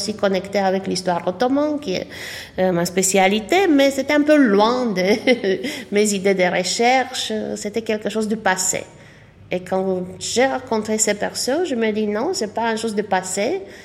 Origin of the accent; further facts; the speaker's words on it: Ada Kaleh, Mehedinți County, Romania; Moi, je suis Ada Kaleli. Moi, je suis d'Ada Kalé. Mais je suis roumain aussi et turc aussi.